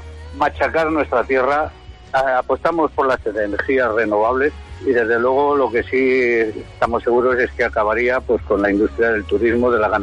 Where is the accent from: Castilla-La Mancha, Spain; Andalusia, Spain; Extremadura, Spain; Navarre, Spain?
Castilla-La Mancha, Spain; Luzón; Yo, por ejemplo, puedo hablar de mi pueblo. Ahora mismo el manantial, el que nos abastecemos, está agotado, absolutamente agotado.